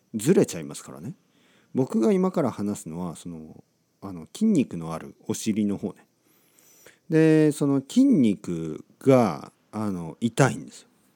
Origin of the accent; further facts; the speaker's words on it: Oita, Japan; 僕はまだ大分県の田舎、僕が生まれ育った町、僕の両親が今でも住んでいるところに来てます